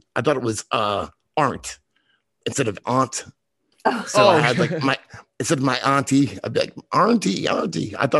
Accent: Boston, Massachusetts, United States; I'm from the East Coast. I mean, I live in the South, but I'm from Boston originally.

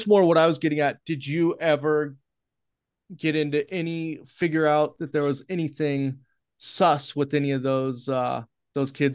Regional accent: Portland, Oregon, United States; but I grew up in Portland, and it was like the epicenter in the 80s of the white power scene was Portland, Oregon.

